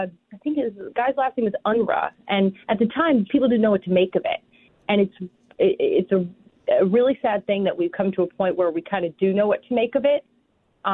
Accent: Philadelphia, Pennsylvania, United States; I'm from the Philadelphia area, as you know

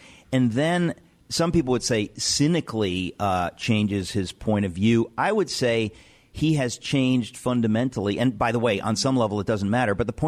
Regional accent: New York, United States; because I'm a New Yorker.

